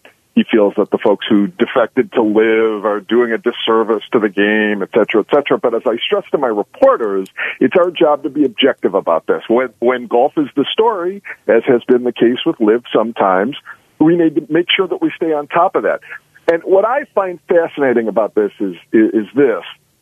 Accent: Buffalo, New York, United States; now in Austin, United States; You know, I live here in Austin, and I have for about a decade, but I'm from Buffalo

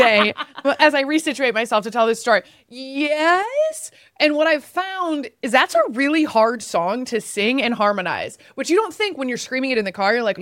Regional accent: Wisconsin, United States; This is like, it reminds me of like growing up in Wisconsin, like our neighbors were always bopping around.

